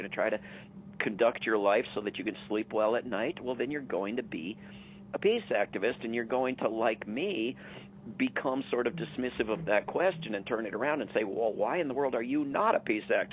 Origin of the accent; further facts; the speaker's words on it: District of Columbia, United States; I grew up in the Washington, D.C. area